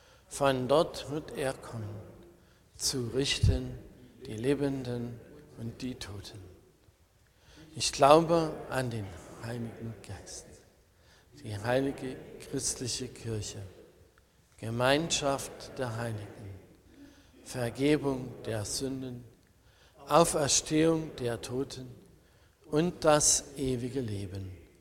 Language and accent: German; Aue, Saxony, Germany; ich komme aus Aue.